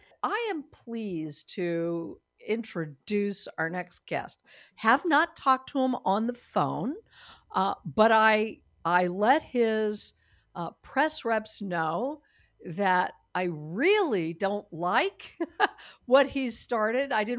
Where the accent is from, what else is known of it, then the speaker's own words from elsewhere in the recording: Colorado, United States; Greg earned a business degree at the University of Colorado, my home state, even though I'm not there anymore.